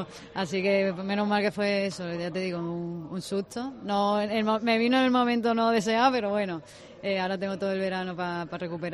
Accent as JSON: {"language": "Spanish", "town": "Málaga", "region": "Andalusia", "country": "Spain", "said": "estoy muy feliz, sobre todo de estar aquí en mi tierra, que ya fueron muchos años los que pasé fuera de ella"}